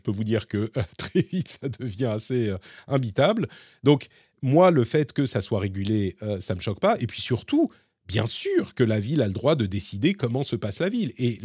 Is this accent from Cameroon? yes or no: no; Paris, Île-de-France, France; j'ai grandi en tant que Parisien